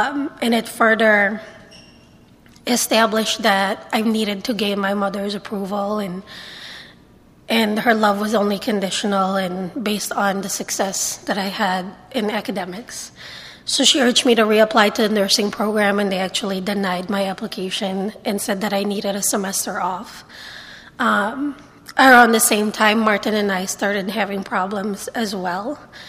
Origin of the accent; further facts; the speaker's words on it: Philippines; born there; I was born in the Philippines. My mom works, so I grew up with nannies all my life. My father was already working in Saudi Arabia, so from the start, I grew up without my dad. My mother was a devout Catholic